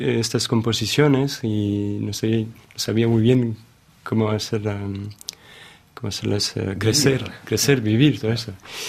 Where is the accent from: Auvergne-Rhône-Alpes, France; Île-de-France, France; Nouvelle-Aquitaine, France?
Île-de-France, France; born there; Spanish is a second language; yo nací cerca de París y, bueno, hablaba francés. Hablaba español con mi abuela, que vivía en casa, en nuestra casa.